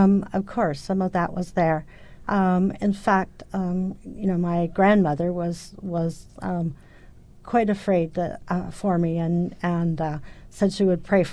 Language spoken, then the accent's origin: English; North Dakota, United States; also born or lived in Oklahoma; Well, I was raised in the Lutheran Church here in North Dakota and Oklahoma. I grew up Lutheran